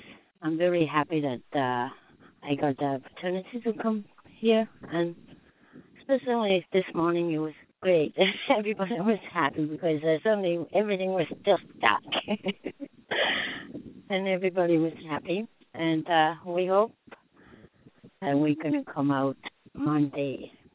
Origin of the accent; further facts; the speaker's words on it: Uummannaq, Greenland; born there; English is a second language; I'm from Connacht. I'm born in Umanak nearby to the Abyss.